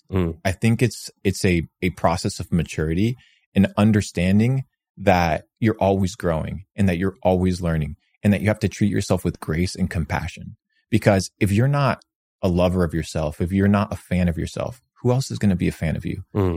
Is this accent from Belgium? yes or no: no; Argentina; English is a second language; now in United States; American. I have my American citizenship. I'm originally from Argentina, but okay.